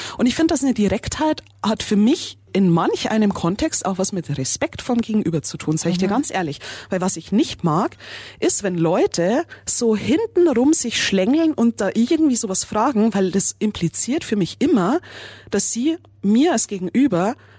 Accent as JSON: {"language": "German", "region": "Bavaria", "country": "Germany", "said": "aus Niederbayern, wo ich herkomme, da ist man auch eher ein bisschen direkter in der Mentalität her"}